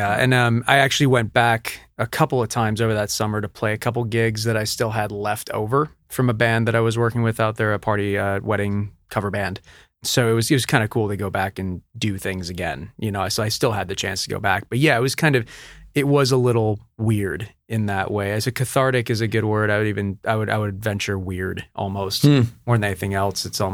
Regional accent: Michigan, United States; moved away as an adult; also born or lived in Denver; I'm from Michigan originally.

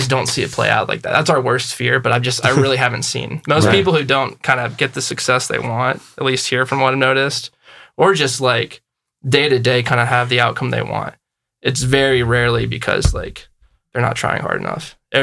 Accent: Ohio, United States; I'm from Ohio, so yeah. The spice levels are a little different there.

